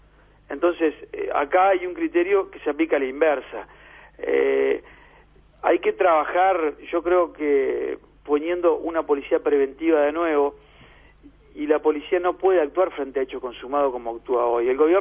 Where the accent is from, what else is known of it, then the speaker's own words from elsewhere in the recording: Maldonado, Uruguay; Ya le puedo decir, yo soy del departamento de Maldonado, y eso en Maldonado no se aplica.